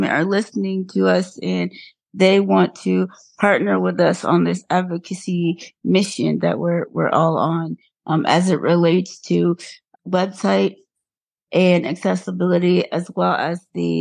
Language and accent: English; Florida, United States; I am from Florida.